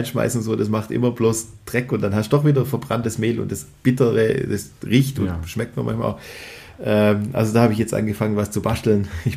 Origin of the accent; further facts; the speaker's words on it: Baden-Württemberg, Germany; da bin ich Schwabe.